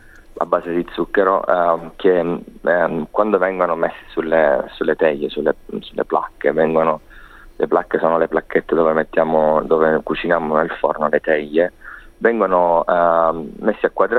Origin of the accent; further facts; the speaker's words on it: Sicily, Italy; born there; Essendo siciliano, nato alle pendici dell'Etna